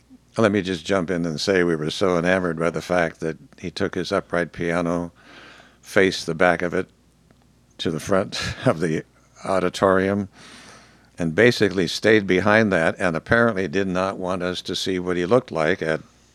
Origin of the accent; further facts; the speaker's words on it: North Dakota, United States; I grew up in North Dakota